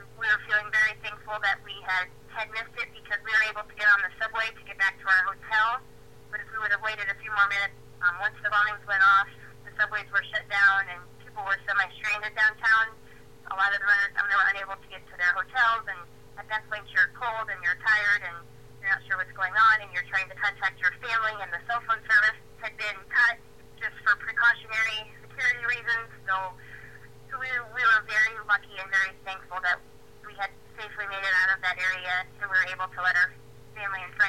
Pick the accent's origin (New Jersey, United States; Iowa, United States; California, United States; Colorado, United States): Iowa, United States; Albert City; now in Storm Lake, United States; I'm 28 years old. I'm originally from the Albert City, Lorenz area, and I now currently reside in Storm Lake.